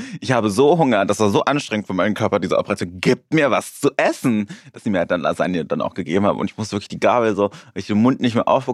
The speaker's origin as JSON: {"language": "German", "town": "Cologne", "region": "North Rhine-Westphalia", "country": "Germany", "tie": "born or raised there", "also_born_or_lived": "Mönchengladbach", "lives_now": "Düsseldorf, Germany", "said": "Ich bin da aufgewachsen in Köln, aber ich bin nicht in Köln geboren."}